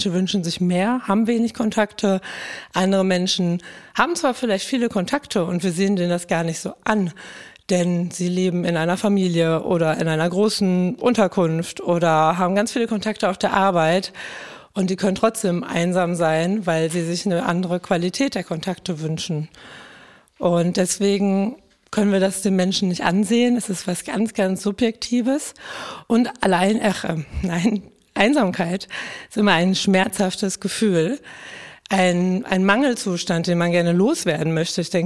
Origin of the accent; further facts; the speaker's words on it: Dortmund, North Rhine-Westphalia, Germany; ich komme aus Dortmund, bin 35 Jahre alt